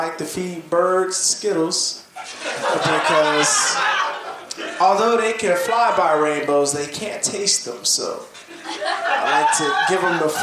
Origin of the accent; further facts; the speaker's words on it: Nashville, Tennessee, United States; I'm from Nashville, Tennessee. I was born in 1994.